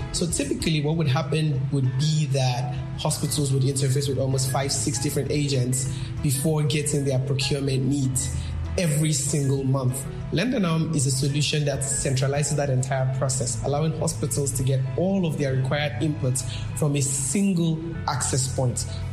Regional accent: Ogun, Nigeria; I'm 28 years old and I'm from Ogun State here in Nigeria.

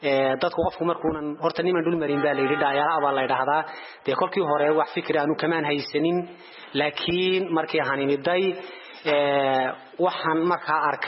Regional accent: Borama, Awdal, Somalia; anigu dugsiga deegaan ahaan waxaan ka soo jeedaa magaalada Buurame

